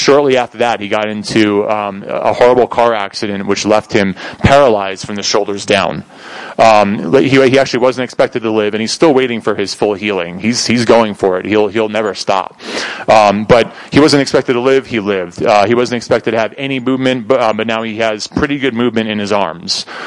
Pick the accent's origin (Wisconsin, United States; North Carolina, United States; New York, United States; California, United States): New York, United States; I'm from New York. We were, like, several decades ahead of our time.